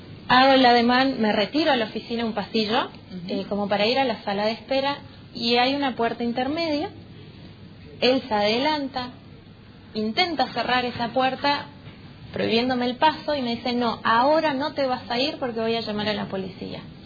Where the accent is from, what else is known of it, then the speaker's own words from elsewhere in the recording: Alem, Misiones, Argentina; Yo soy oriunda de Alem, pero me desempeño como profesional, soy licenciada en psicología y trabajo social en la localidad de Oberá